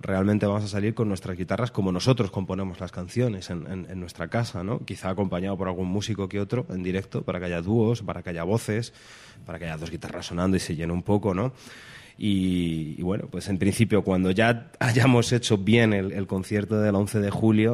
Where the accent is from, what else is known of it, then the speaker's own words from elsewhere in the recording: Leganés, Community of Madrid, Spain; soy de Leganés, he crecido aquí bastantes años.